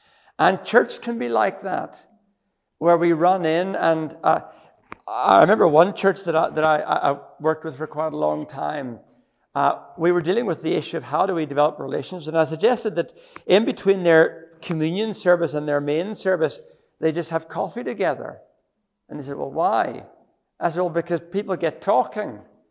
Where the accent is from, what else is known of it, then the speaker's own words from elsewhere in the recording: Ethiopia; I grew up in Ethiopia. And Ethiopia is a naturally community culture.